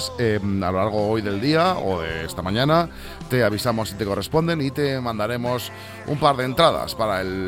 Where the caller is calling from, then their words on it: Seville, Andalusia, Spain; Buenos días … de Sevilla.